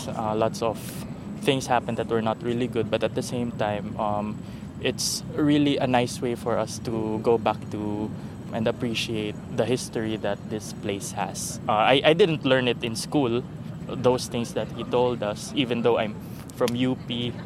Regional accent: Pasig, Metro Manila, Philippines; Yeah, I'm from Pasig.

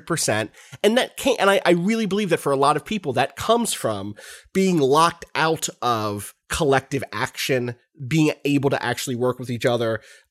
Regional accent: United States; And I feel like I'm in a pretty comfortable place as an American, right?

